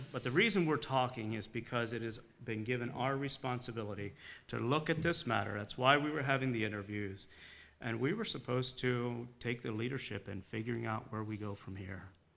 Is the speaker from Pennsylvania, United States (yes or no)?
yes; Pennsylvania, United States; now in Tyrone, United States; I was born and raised in Lebanon County, and I was part of the Sharksville Church there for many years, was ordained there. After a while, I was sent, and now we live out in Tyrone.